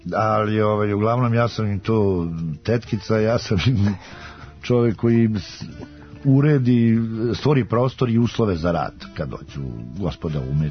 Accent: Kragujevac, Šumadija, Serbia; ja sam Kragujevčanin

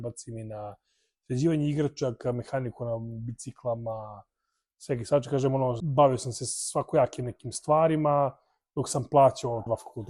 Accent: Serbia; Ne samo mislim mi kao Srbi, nego bukvalno cijela stara Jugoslavija je mislim, prošla sve i svašta.

